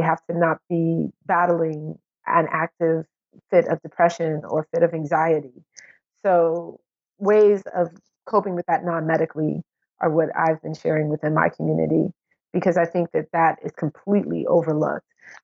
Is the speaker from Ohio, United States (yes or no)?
no; New York, United States; My introduction to Donald Trump as a New Yorker was the Central Park Five.